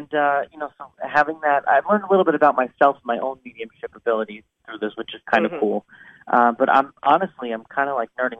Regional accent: New York, United States; I'm not in my home state of New York. I'm traveling.

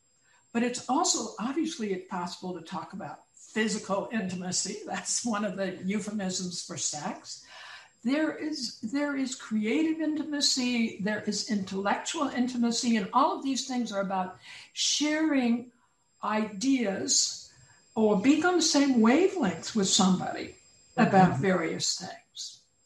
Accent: California, United States; Now, as a Californian

